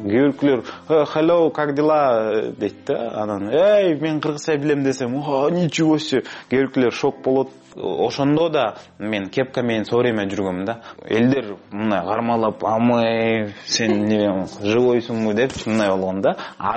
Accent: Bishkek, Kyrgyzstan; born there; Kyrgyz is a second language; мен 26 жашта Бишкекте төрөлгөм. Кыргыз болуп өзүмдү сезем, бирок апам кыргыз, атам Южный Африкадан болот.

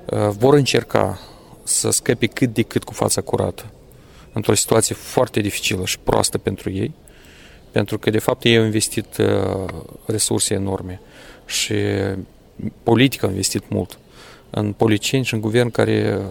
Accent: Moldova; Noi trebuie să ne mândrim că suntem moldoveni

